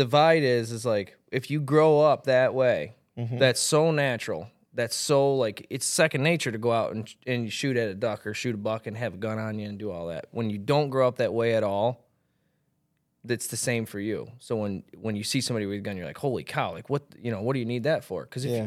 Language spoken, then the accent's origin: English; Canada; and be like, dude, you sound so Canadian. And you don't realize it, but if you talk to a farmer in my hometown, it's insane.